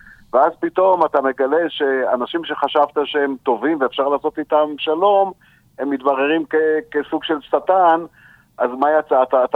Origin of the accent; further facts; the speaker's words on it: Haifa, Haifa District, Israel; אני ילד טוב חיפה, נולדתי בחיפה